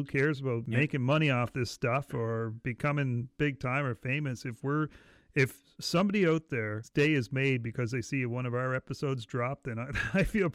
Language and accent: English; Canada; Oh, we're so Canadian.